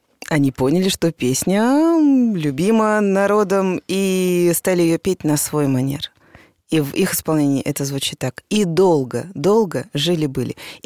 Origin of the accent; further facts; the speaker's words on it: Yekaterinburg, Sverdlovsk Oblast, Russia; Он мой соотечественник. Мы же оба из Екатеринбурга.